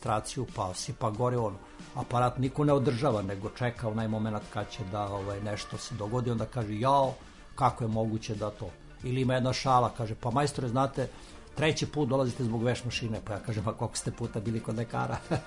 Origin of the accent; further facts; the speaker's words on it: Šumadija and Western Serbia, Serbia; now in Belgrade, Serbia; rodom iz jednog dela Šumadije. Živim tu u Beogradu, na Dorćulu. Imam neke 64 godine